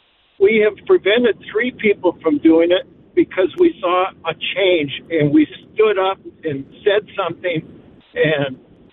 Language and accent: English; Sioux Falls, South Dakota, United States; Yeah, I'm originally from Sioux Falls.